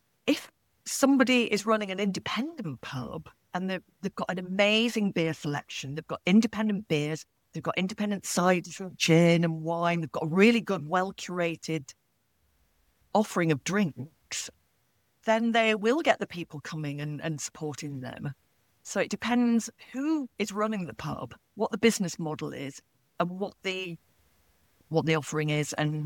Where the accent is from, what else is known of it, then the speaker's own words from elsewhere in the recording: Yorkshire and the Humber, United Kingdom; I'm from North Yorkshire originally, and I'm really fortunate in that the village where my family are, there are two pubs that are viable and that are really well supported. It's a really small village